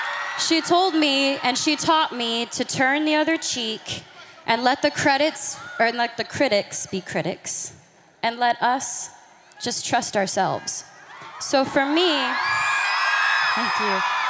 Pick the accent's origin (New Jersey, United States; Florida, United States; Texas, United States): Texas, United States; Grand Prairie; So I'm 21, and my mom had me when she was 16. And I'm from Grand Prairie, Texas, and she worked 4 jobs